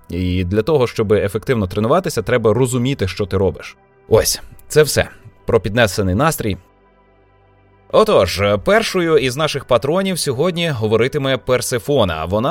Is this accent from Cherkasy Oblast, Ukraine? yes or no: no; Kolomyia, Ivano-Frankivsk Oblast, Ukraine; я помітив, що Коломия геть не така, як я собі уявляв. Ну, тобто, моє рідне місто.